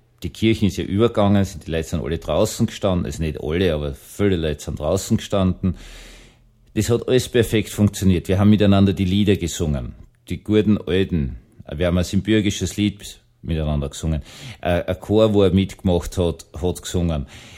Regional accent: Vienna, Austria; ich bin auch in Wien aufgewachsen, in der Großstadt.

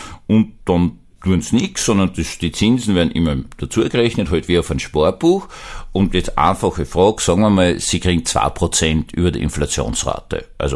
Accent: Vienna, Austria; ich bin ein echter Wiener, also seit 300 Jahren in Wien, seit dem Türkenkrieg des Prinzen Eugen.

